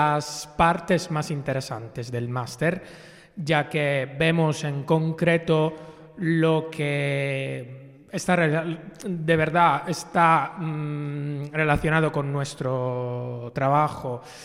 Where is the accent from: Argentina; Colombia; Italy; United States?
Italy; Vengo de Italia y encantado de estar aquí.